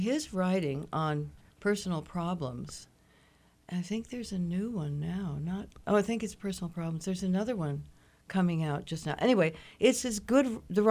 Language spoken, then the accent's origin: English; Denver, Colorado, United States; I was raised in Denver, and we had an Aladdin theater. We still have an Aladdin theater in Denver.